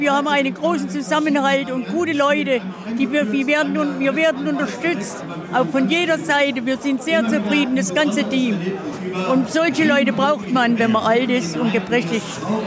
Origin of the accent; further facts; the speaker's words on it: Ludwigsstadt, Bavaria, Germany; Ich bin aus Ludwigstadt.